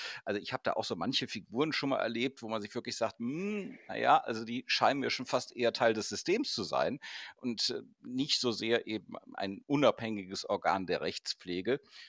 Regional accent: Cologne, North Rhine-Westphalia, Germany; weil du vorhin Köln angesprochen hast, meine Heimatstadt

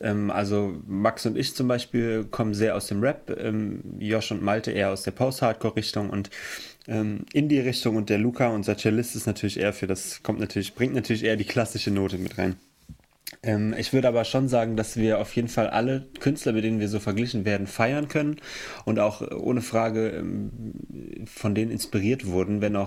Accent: Emmelshausen, Rhineland-Palatinate, Germany; Wir kommen aus Emmelshausen, das ist im Hunsrück. Das ist etwa, Emmelshausen ist etwa eine halbe Stunde Autofahrt weg von Koblenz

